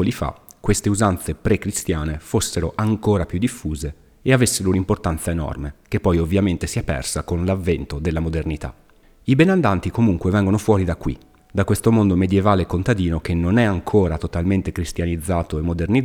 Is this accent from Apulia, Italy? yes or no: no; Veneto, Italy; Io sono veneto, della parte di Veneto che sta a est di Mestre, a ridosso del Friuli